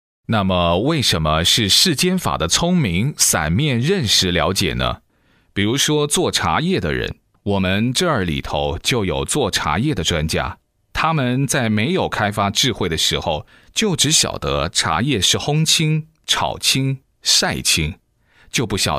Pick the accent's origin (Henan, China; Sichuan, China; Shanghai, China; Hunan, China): Sichuan, China; 后几年住在我的家乡，在雾中山建立的庙宇